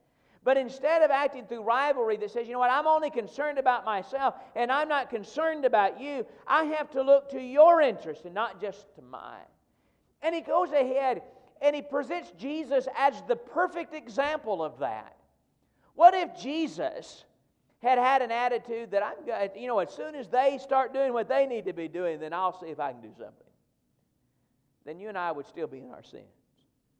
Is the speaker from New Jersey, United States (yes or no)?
no; Tennessee, United States; That's why I wear orange this morning. I grew up in Tennessee.